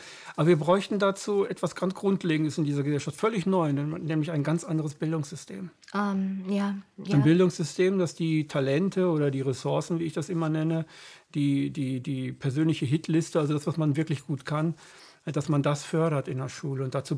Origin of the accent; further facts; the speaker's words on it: Gütersloh, North Rhine-Westphalia, Germany; now in Hameln, Germany; Na, ich breche da mal ein, ich komme ja aus Gütersloh. Also ich bin Gütersloh, der jetzt in Hameln wohnt.